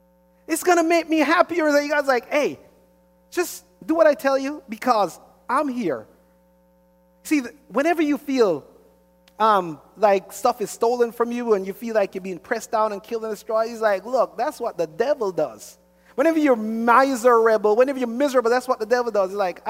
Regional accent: Jamaica; now in United States; Yes, my passport says United States. All of us Americans walked away saying, well, I didn't because, you know, I come from Jamaica.

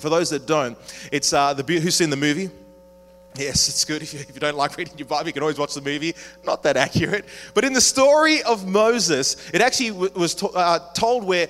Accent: Jamaica; also born or lived in Australia; when I was growing up, when I was in Jamaica, it was kind of cool because I was born in Australia, so I could tell people, you know, I was actually from Australia

